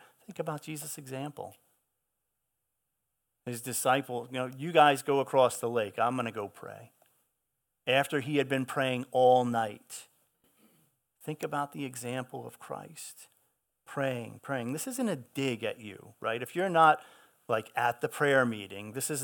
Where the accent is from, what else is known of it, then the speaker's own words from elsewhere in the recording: Long Island, New York, United States; That's when you can hear that I'm from Long Island.